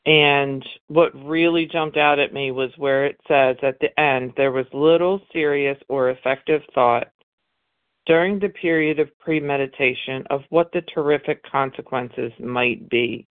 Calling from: Mississippi, United States; Good morning, family. … I'm calling from Mississippi.

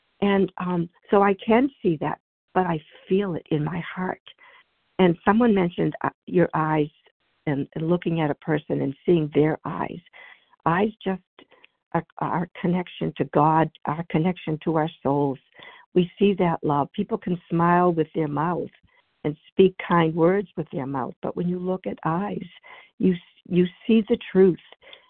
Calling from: Massachusetts, United States; from Massachusetts.

